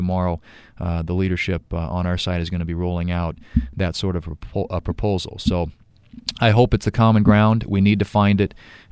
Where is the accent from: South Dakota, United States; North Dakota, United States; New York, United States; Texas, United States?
South Dakota, United States; Murdo; as most of you know, I grew up in Murdo, a town that's very dependent upon tourism